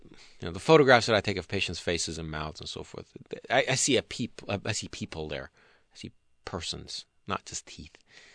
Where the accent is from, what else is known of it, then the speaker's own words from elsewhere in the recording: Saudi Arabia; born there; first language Turkish; English is a second language; Well, I was born with speaking Turkish because my family is Turkish. But I was born in Saudi Arabia to a Turkish family, so I spoke Arabic.